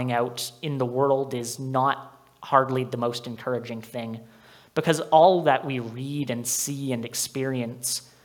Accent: Nanaimo, British Columbia, Canada; It has been fantastic to be on the island because it's actually my home. I'm from Nanaimo, so getting to be home and getting to intern here has been an absolute blast.

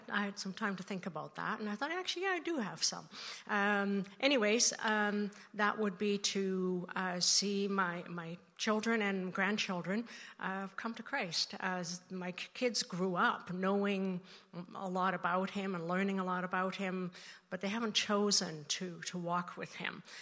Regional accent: Netherlands; moved away; also born or lived in Calgary; I was born and raised in Holland as the middle child of five on a small dairy farm in a Catholic family. In 76, I moved to this country and then lived in Calgary for 30 years.

